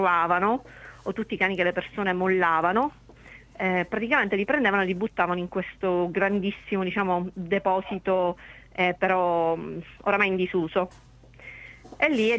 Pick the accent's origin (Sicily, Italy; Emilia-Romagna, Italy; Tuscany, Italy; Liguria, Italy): Sicily, Italy; Monreale; now in Palermo, Italy; sono di Monreale, in realtà origini monrealesi, ma abito a Palermo, vivo a Palermo